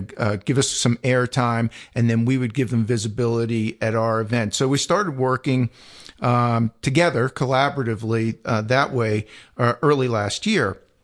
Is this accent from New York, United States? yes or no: yes; Staten Island, New York, United States; So I grew up on Staten Island, right? Southernmost point of New York State, 16 years of Catholic school.